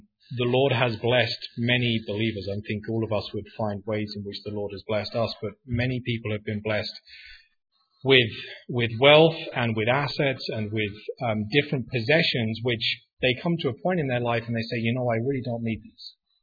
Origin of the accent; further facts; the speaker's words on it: United Kingdom; now in Canada; I'm from Canada, but I'm British. To most Canadians, you guys still think I sound fairly English. Right? To most Americans, I sound Australian, and to my parents, I sound like a disgrace because I don't sound English at all.